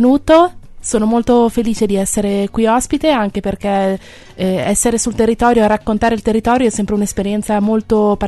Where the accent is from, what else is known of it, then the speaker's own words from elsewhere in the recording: Mantua, Lombardy, Italy; Le mie origini si può dire che sono a Mantova, perché sono nata a Mantova in città, sono cresciuta a Mantova, ma in realtà sono anche un po' in qualche modo sdoppiate, perché mio papà in realtà è di Brescia